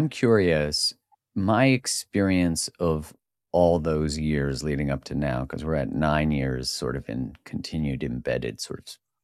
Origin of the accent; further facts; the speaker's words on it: Canada; But my experience in that time as a Canadian experiencing the U.S., having my wife's American